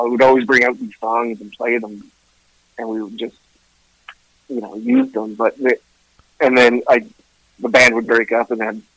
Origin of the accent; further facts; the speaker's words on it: Ottawa, Ontario, Canada; also born or lived in Vancouver / Kingston; I was born and raised in Ottawa. I moved around different places. I was in Vancouver for a bit, Kingston, Ontario, places like that.